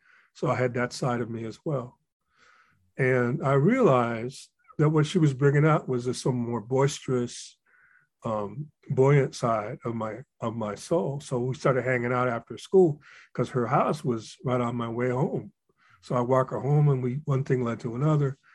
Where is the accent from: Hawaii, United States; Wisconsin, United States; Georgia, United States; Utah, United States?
Hawaii, United States; as a kid, I grew up in Hawaii and we all related to each other, Japanese to Native Hawaiians or Kanaka o Iwi, as we say, Portuguese people.